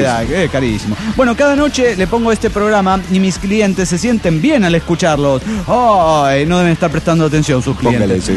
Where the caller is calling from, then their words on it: Tarija, Bolivia; de Tarija, Bolivia.